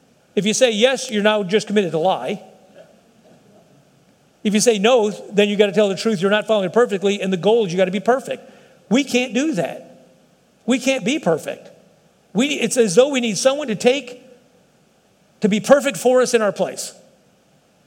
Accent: Texas, United States; I'm a Texan. I get it.

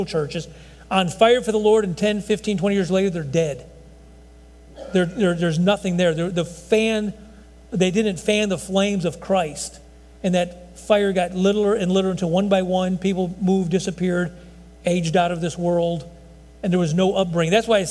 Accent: Texas, United States; Well, I'm an American. You know what? That's not the criteria. That is not it. I could see where people get confused. I'm a Texan.

